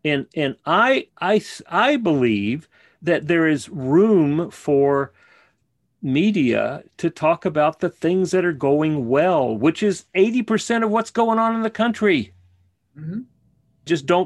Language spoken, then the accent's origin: English; Texas, United States; And I grew up in South Texas in, yeah, in what was it called? Montequilla, wasn't it?